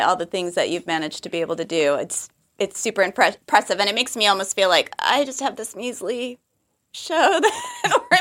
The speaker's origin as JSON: {"language": "English", "region": "Arizona", "country": "United States", "said": "We know everyone knows that we're from Arizona because we've talked about it on the podcast."}